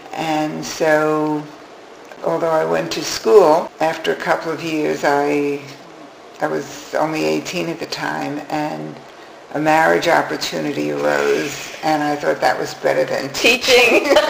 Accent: New York City, New York, United States; I grew up in New York City, and it was fabulous

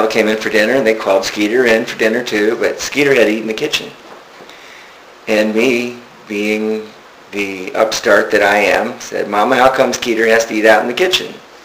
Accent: Tampa, Florida, United States; Well, I grew up in Tampa. Mm-hmm. Was born in the early 50s.

